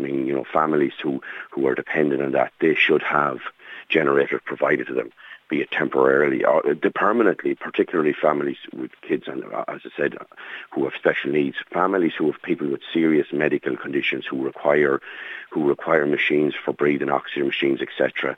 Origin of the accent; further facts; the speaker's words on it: Barnacoola, Connacht, Ireland; I'm from Barnacoola in Leitrim